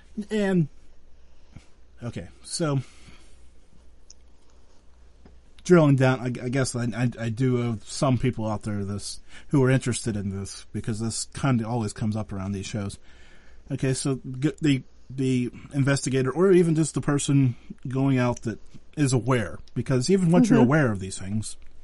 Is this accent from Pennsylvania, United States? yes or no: yes; Pennsylvania, United States; No, so I'm from Western Pennsylvania